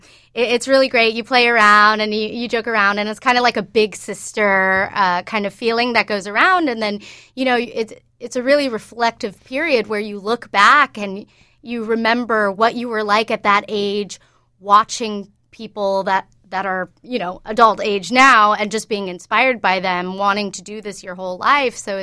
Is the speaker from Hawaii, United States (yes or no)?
no; Georgia, United States; So I grew up in Georgia mostly, and I went to Georgia State